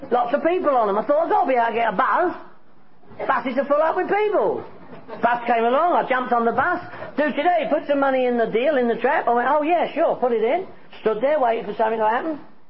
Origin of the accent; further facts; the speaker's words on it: London, United Kingdom; I'm from Northwest London. I don't know. You probably picked up on that, right? This is the way I speak.